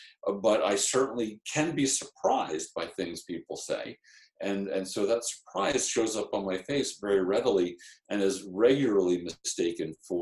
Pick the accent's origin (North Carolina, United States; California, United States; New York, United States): New York, United States; And as a New Yorker, I don't in any way find it inappropriate to express emotions